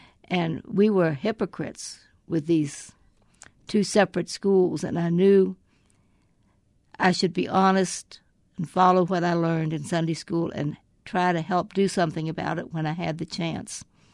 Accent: the South, United States; Of course I'm proud of being a Southerner.

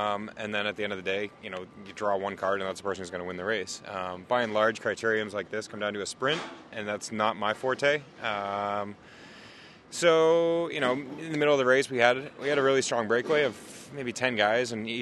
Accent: New Hampshire, United States; New England, I mean, I'm born and raised here. I'm from New Hampshire. I went to high school here.

